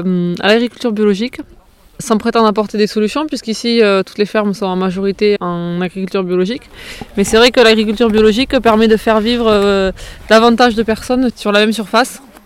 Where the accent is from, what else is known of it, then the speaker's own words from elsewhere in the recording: Occitanie, France; Je viens du Couserin, une petite région à l'ouest de l'Ariège.